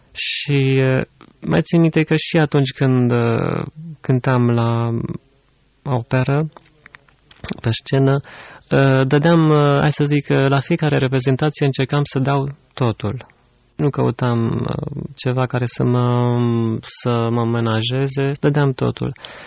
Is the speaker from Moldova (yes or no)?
no; Cluj-Napoca, Cluj County, Romania; also born or lived in Craiova; am fost 10 ani craioveni, dar împreună și eu și soția suntem din Cluj.